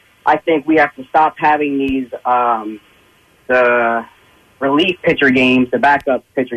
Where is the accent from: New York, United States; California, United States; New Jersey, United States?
New Jersey, United States; Carneys Point; From Carney's Point, New Jersey.